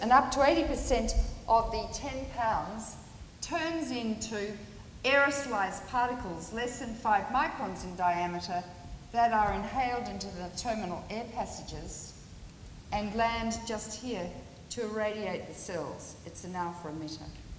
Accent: Australia; I've always been very proud of being Australian, but I'm not now.

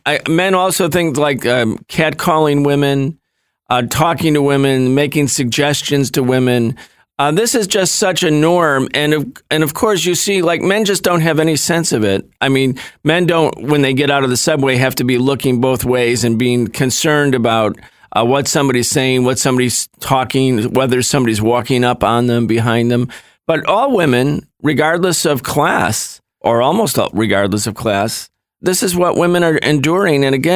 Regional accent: New York, United States; when I was a teenager, growing up in Western New York in a predominantly white suburb

